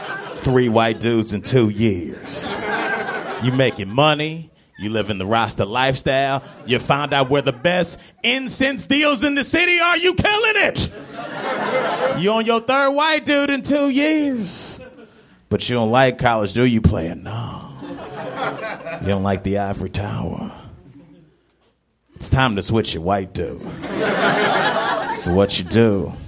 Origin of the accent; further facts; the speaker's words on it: Cleveland, Ohio, United States; And I'm from Cleveland originally.